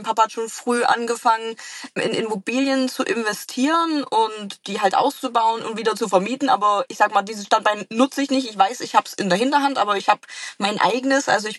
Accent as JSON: {"language": "German", "region": "East Germany", "country": "Germany", "accent": "East German dialect", "said": "gerade mit meinem ostdeutschen Dialekt, ich habe gar keinen Elan, da Videos zu drehen."}